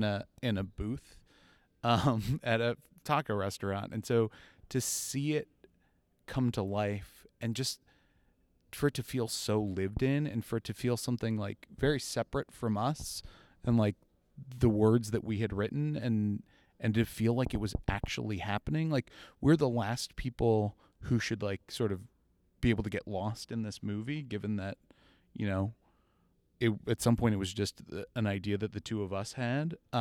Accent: Oviedo, Florida, United States; So we grew up in this town called Oviedo, Florida. It's a suburb of Orlando. It's the former celery capital of the world.

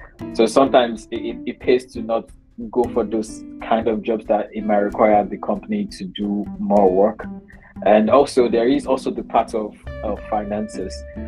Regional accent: Nigeria; as a Nigerian, there are things, it's possible for me to say some things to you and end it with sha.

